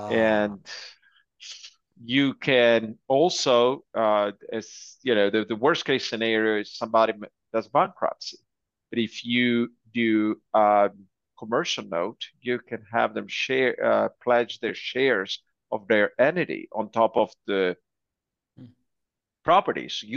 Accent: Italy; now in United States; I'm actually from Italy. I moved to the US around 12 years ago, and I did real estate in Italy.

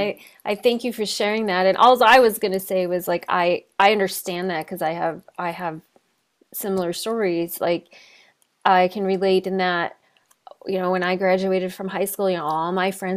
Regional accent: North Dakota, United States; moved away as an adult; But I knew I wanted to do horses, so I moved from North Dakota to Tucson, Arizona to do a 2-year apprentice program at Almara Arabians.

